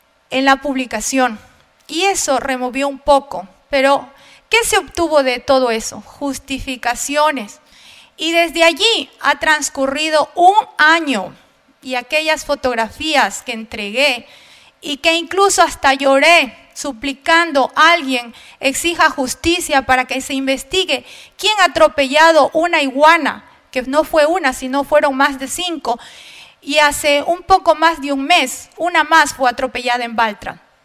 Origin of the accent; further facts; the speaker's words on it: Galápagos, Ecuador; Como galapagueña, he aprendido a amar a mi tierra